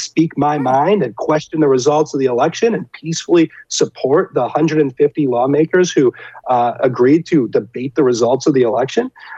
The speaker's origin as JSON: {"language": "English", "region": "Wisconsin", "country": "United States", "said": "it was one of the coldest days that I could remember. I'm from Wisconsin. I was freezing."}